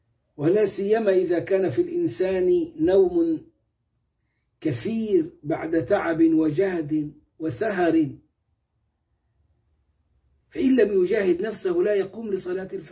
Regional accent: Turkey; في المساجد عندنا في تركيا يجلسون نحو نصف ساعة للصلاة الواحدة

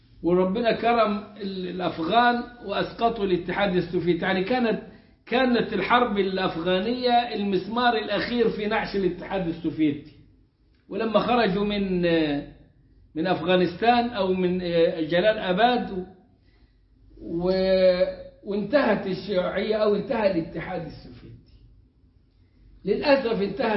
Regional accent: Egypt; والشرقية اللي عندنا في مصر.

